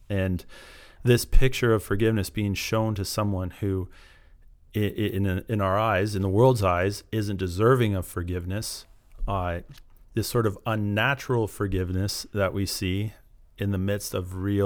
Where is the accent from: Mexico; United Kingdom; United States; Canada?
Canada; This is partially, I think, being a Canadian thing. We don't want to offend people.